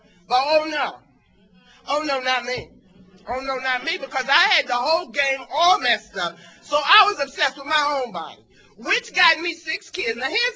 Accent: Somerset, New Jersey, United States; I'm from Somerset, New Jersey. I recover in the greater New Brunswick area.

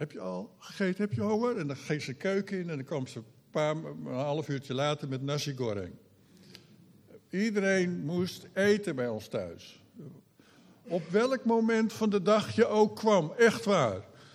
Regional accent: Netherlands; Dat doen wij als Nederlander.

